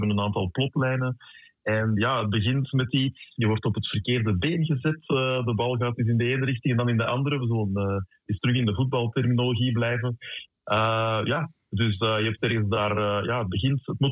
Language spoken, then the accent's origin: Dutch; Deurne, Flanders, Belgium; Maar ik ben van Deurne, dus uiteraard ben ik voetbalsupporter